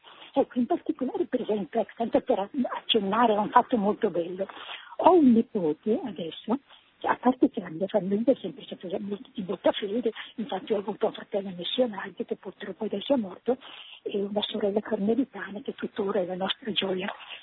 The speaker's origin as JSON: {"language": "Italian", "town": "Monza", "region": "Lombardy", "country": "Italy", "said": "Io sono di Monza, di Monza."}